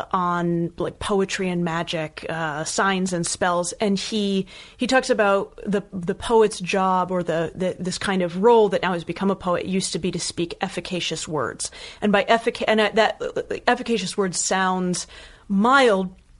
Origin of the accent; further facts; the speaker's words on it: Bethesda, Maryland, United States; I'm from Maryland. Yeah. I'm from Bethesda outside of DC.